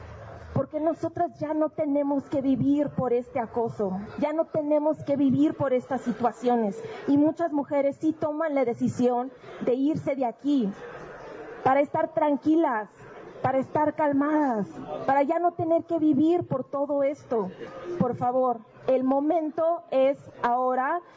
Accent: Mexico; born there; que de niña ni siquiera nací en México, que siempre fui americana

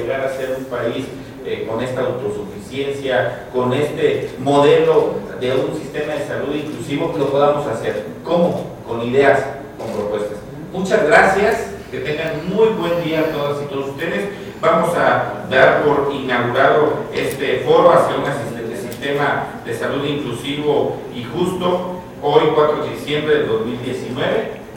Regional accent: Mexico

